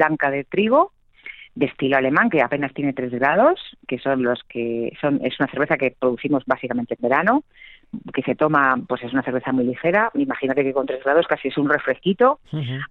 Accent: Madrid, Community of Madrid, Spain; now in Cerezo, Spain; Yo soy madrileña, nos conocimos hace unos años

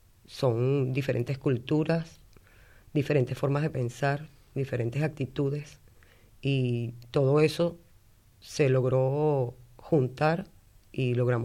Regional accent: Venezuela; Yo vengo de Venezuela.

